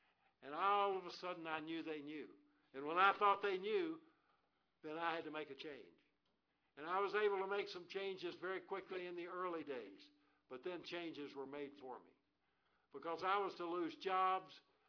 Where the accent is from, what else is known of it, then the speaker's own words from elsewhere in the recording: Tennessee, United States; going back through the mountains of Tennessee into my hometown